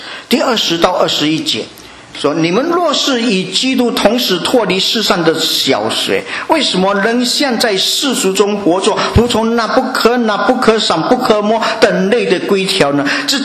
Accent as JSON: {"language": "Chinese", "country": "China", "said": "好像我是从佛教家庭长大，我的祖母是拜偶像的，我的爸爸也是拜偶像。"}